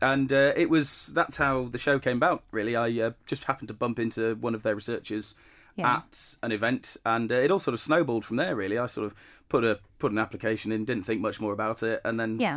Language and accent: English; Leeds, Yorkshire and the Humber, United Kingdom; moved away as an adult; now in York, United Kingdom; Well, originally I'm from Leeds and went to York 10 years ago now for uni and just never left, really.